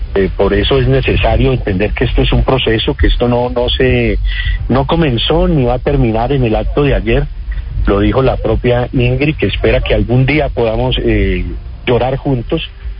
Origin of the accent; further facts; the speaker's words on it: Colombia; A ver, somos ciudadanos colombianos todos.